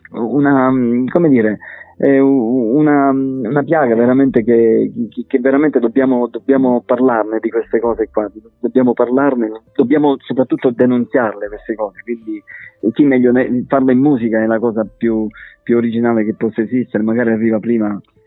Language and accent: Italian; Sicily, Italy; accent: Sicilian dialect; Noi utilizziamo il nostro modo di dare messaggi nel nostro dialetto siciliano.